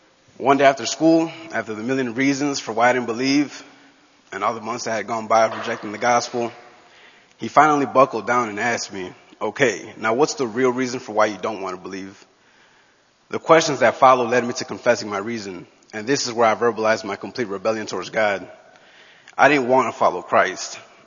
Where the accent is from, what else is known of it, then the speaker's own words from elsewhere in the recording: Chicago, Illinois, United States; now in Arizona, United States; I came from Chicago in January 2010. My plan was to get a job and simply be successful. But because of my unchanged heart, I approached life in Arizona much the same way I did back in Chicago.